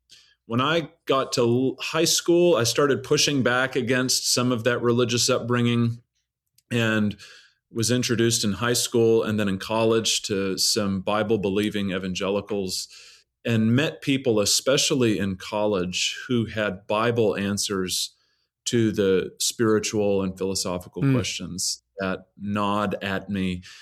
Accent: Manchester, New Hampshire, United States; So I grew up in New Hampshire, Manchester, New Hampshire, about an hour north of Boston, and grew up in a wonderful family.

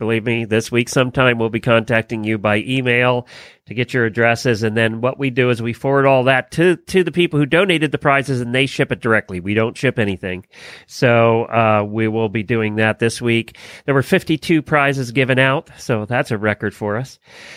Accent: Ocala, Florida, United States; Well, I survived, and I'm here, and … from Ocala, Florida.

